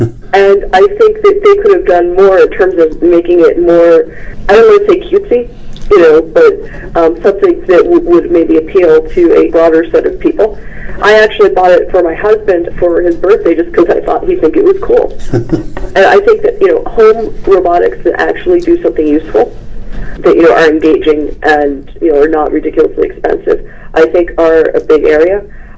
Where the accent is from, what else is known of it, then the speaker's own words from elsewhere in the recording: Michigan, United States; now in Silicon Valley, United States; since I've come out to Silicon Valley, because I'm from Michigan originally